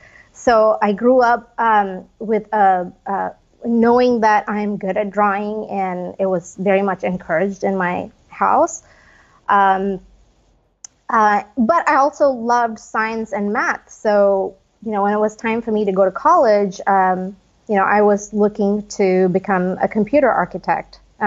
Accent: India; Well, I grew up in India, and I did not grow up around a lot of interesting architecture

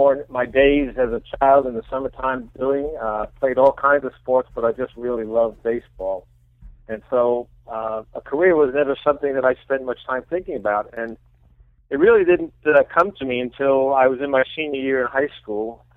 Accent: New York City, New York, United States; I grew up in the Bronx, by the way, in New York.

